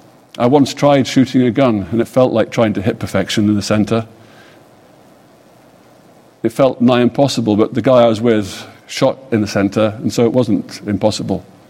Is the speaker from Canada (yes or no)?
no; England, United Kingdom; as you all know from my accent, I don't come from these parts. I come from the United States of Kingdom of England, or whatever we call ourselves these days, Great Britain.